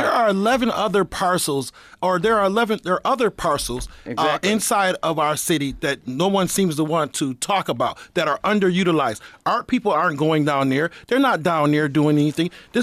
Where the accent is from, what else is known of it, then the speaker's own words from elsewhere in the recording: Rochester, New York, United States; I'm born and raised in Rochester. Okay, I've been through, I think, six mayors.